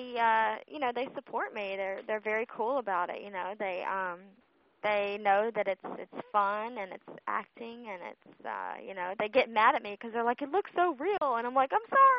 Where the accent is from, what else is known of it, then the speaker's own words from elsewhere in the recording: Jackson, Mississippi, United States; now in California, United States; I'm from Jackson, Mississippi, and I did some modeling in the southern states.